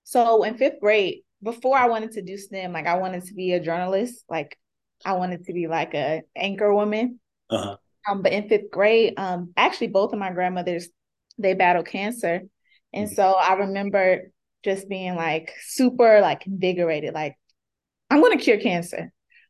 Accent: Bowie, Maryland, United States; And I'm from Bowie, Maryland, DMV, PG County.

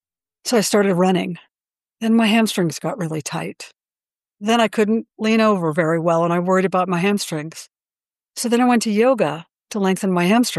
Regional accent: New England, United States; born there; I was born in New England. I now live in Western Colorado.

